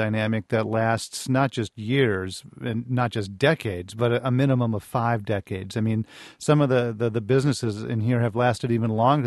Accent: La Crosse, Wisconsin, United States; I'm from Wisconsin, and I'm specifically from La Crosse

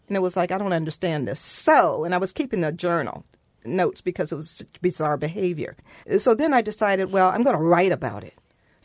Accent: Detroit, Michigan, United States; But what about the three big casinos in Detroit? I mean, this is my hometown.

